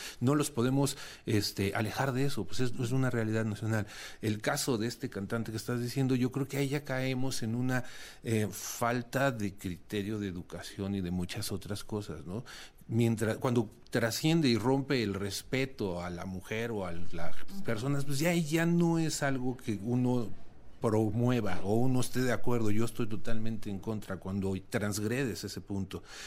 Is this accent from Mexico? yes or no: yes; Mexico; somos muchos mexicanos